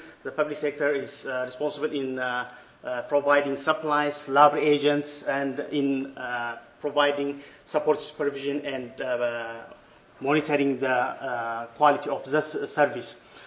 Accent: Ethiopia; I'm from Ethiopia. So I'm going to take you to Africa, Ethiopia.

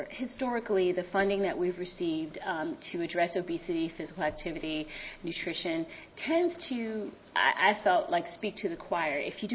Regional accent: California, United States; I grew up in California, where we walk pretty much everywhere. So to move to Georgia, I was very surprised at the lack of sidewalks

